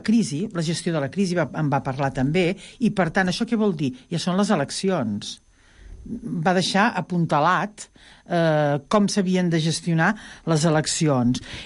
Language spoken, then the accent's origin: Catalan; Mataró, Catalonia, Spain; Per exemple, a Mataró, jo vinc de Mataró